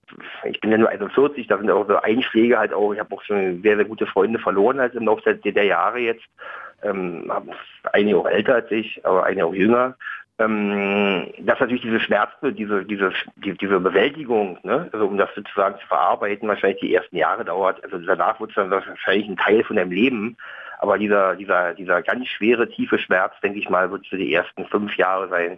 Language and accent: German; Berlin, Germany; moved away; ich bin also aus Berlin, aus Ostberlin, bin dann 89, bin ich abgehauen halt über Ungarn